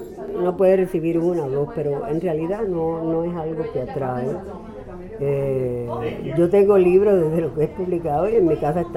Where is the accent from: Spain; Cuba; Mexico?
Cuba; moved away; Cuando yo me fui de Cuba